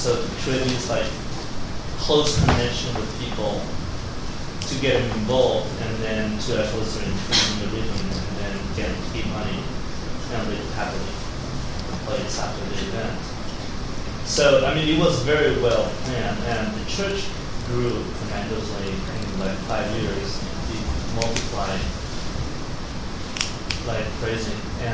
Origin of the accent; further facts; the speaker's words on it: Mexico; Right next door in my hometown in Mexico